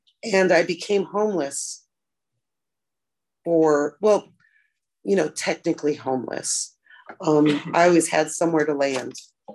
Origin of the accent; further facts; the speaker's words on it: Illinois, United States; It's a very small town. I grew up outside of Chicago. So that was like culture shock.